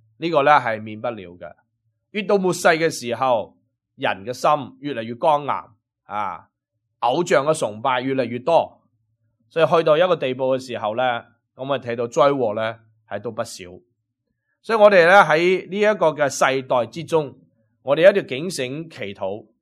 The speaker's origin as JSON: {"language": "Cantonese", "country": "China", "said": "而且今次系我哋中国人嘅地方地震，系我哋中国人自己嘅同胞，自己嘅民族啊。"}